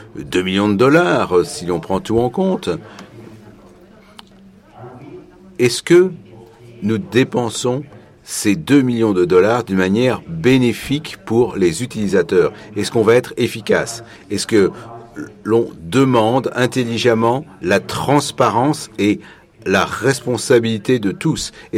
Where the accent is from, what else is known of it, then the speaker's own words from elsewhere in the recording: South Korea; French is a second language; je suis du Corée du Sud